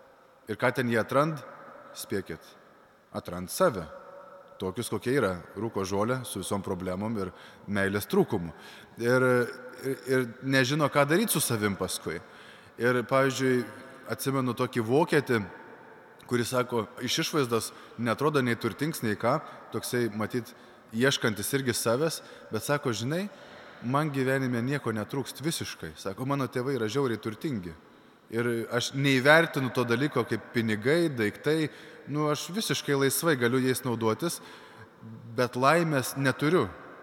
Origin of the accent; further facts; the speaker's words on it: Šiluva, Kaunas County, Lithuania; augau Šiluvoj, kur tais laikais, kai augau, nelabai būdavo kažkokių tokių religinių didelių veiklų, apart Šiluvos atlaidų.